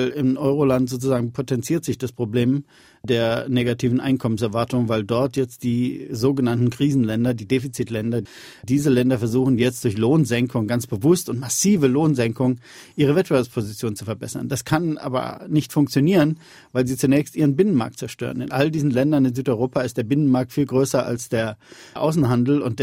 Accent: Germany; aus meinem Heimatland Deutschland in Richtung Süden

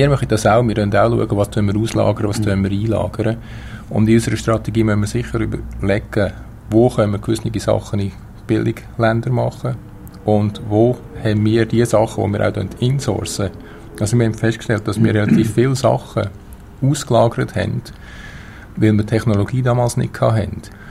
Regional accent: Switzerland; als Schweizer

